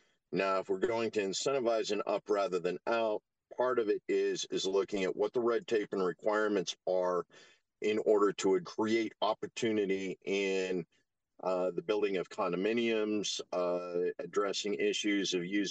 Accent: Boise, Idaho, United States; I grew up here in Boise. I grew up here in the Treasure Valley.

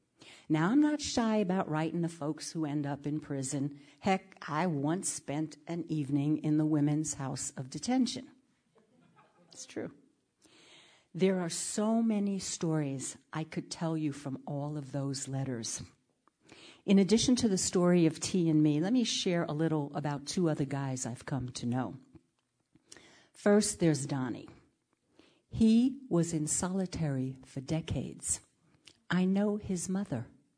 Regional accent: Bronx, New York, United States; When I was a kid growing up in the South Bronx, almost all the fellas did some a cappella singing on the street corner.

